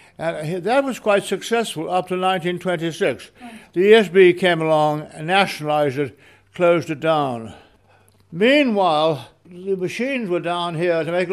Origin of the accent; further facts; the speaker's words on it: Limerick, Munster, Ireland; I was brought up in Limerick a lot because we had the foxhounds